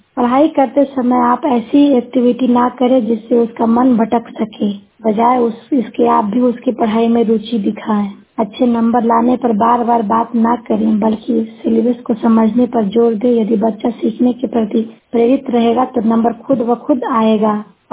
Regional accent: India; और मैं हिस्सा प्रखंड से हूँ।

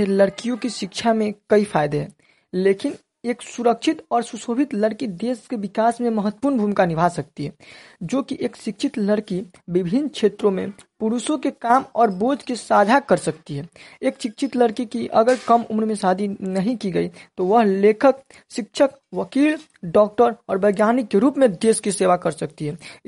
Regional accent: Moni Mandal, Bihar, India; मैं एक सीतामढ़ी जिले के मोनी मंडल गाँव की वार्ड 10 की निवासी हूँ।

